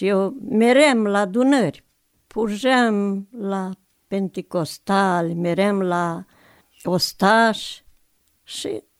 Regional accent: Lemniu, Sălaj County, Romania; born there; M-am născut în 1930, în Lemniu, comuna Letca. Am fost 5 fete.

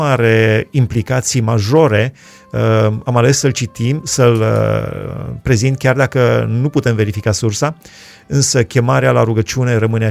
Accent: Alba Iulia, Alba County, Romania; mi-am amintit că eu am crescut în Alba Iulia

